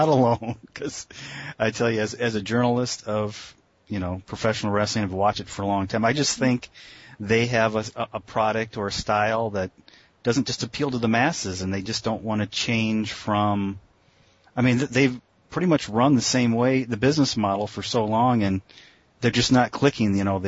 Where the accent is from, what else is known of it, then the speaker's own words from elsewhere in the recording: United States; I also grew up, you know, I'm American